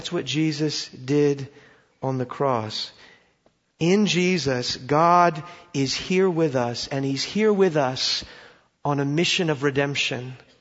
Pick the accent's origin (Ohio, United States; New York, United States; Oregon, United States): Oregon, United States; I grew up in Oregon, okay? And there are a lot of people in Oregon like this lady.